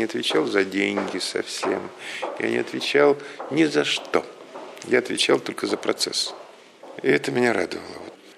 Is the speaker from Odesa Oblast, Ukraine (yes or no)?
no; Mukachevo, Zakarpattia Oblast, Ukraine; born there; Я родился проездом в Мукачево.